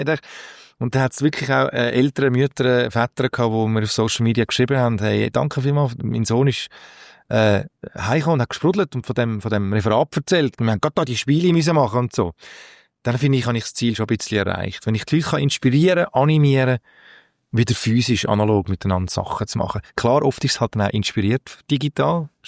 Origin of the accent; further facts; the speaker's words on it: Switzerland; accent: Swiss German; Ich experimentiere gerne mit Dialekt. Mit unserem Schweizer Dialekt.